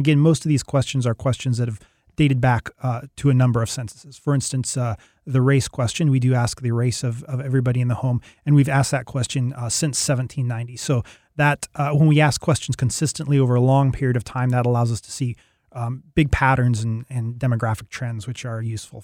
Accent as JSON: {"language": "English", "town": "Seattle", "region": "Washington", "country": "United States", "said": "Well, I'm from the Seattle area originally."}